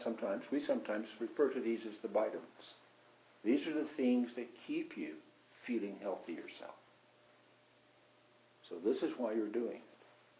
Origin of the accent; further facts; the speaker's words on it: the South, United States; Bit of background, I grew up in the South, I've alluded to that, and I grew up on the edge of a pretty rough slum.